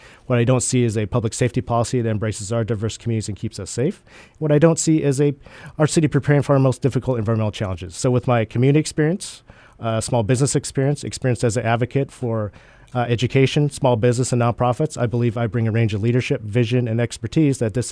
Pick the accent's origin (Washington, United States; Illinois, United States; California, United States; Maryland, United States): Washington, United States; Pullman; now in Seattle, United States; I grew up in Pullman, Washington. I came here to the UW to study environmental chemistry, global warming, ozone depletion. I'm a second-generation Chinese-American.